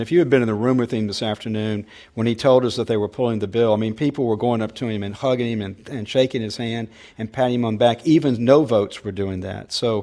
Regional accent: Alabama, United States; University of Alabama, my home state football team, lost the national championship.

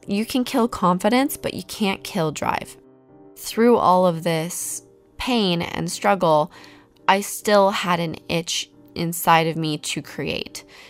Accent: Salt Lake City, Utah, United States; I come from Salt Lake City. I don't have famous parents.

